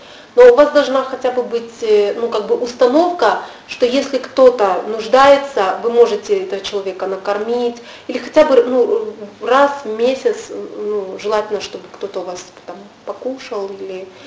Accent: Russia; в той стране, откуда мы родом, а из России

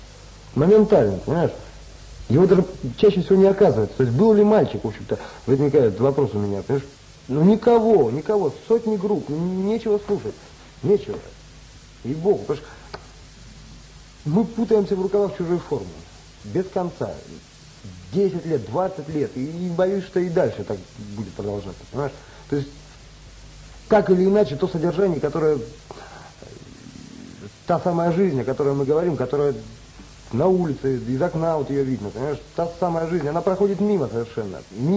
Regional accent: Cherepovets, Vologda Oblast, Russia; Я сам из Череповца.

